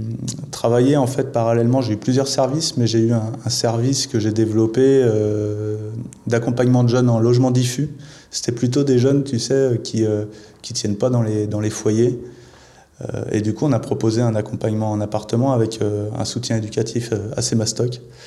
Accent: Nantes, Pays de la Loire, France; Je suis nantais, je voulais revenir à Nantes. Donc je suis arrivé à Nantes

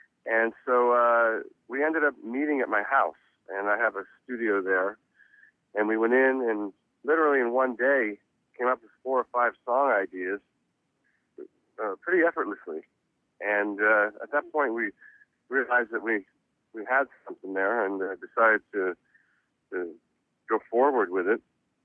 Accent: Reading, Pennsylvania, United States; born there; I was born in Reading, Pennsylvania

